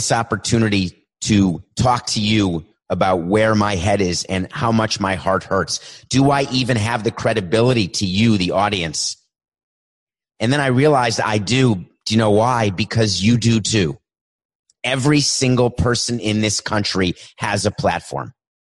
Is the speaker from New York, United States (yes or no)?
yes; New York City, New York, United States; I grew up in New York City. I was aware of poverty. I was aware of racism.